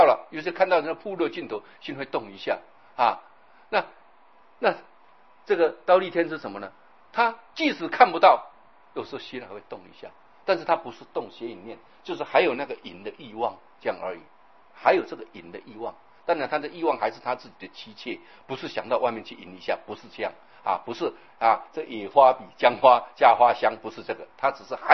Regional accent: China; 所以你看我们中国人啊，他有一套理论很好啊。

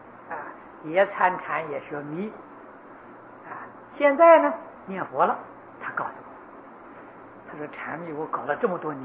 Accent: Taiwan; 这是我们台湾人的福报啊，你在香港都不行啊

